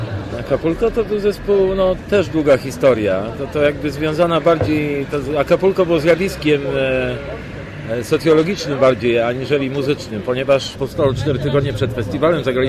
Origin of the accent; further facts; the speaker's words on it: Jarocin, Greater Poland Voivodeship, Poland; jestem z Jarocina.